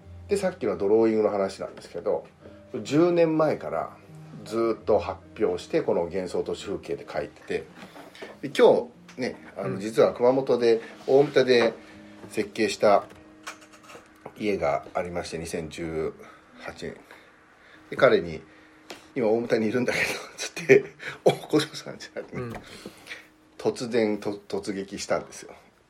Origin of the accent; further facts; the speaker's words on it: United States; also born or lived in Canada; 僕は現地で育ってるので、アメリカとカナダで育ってるから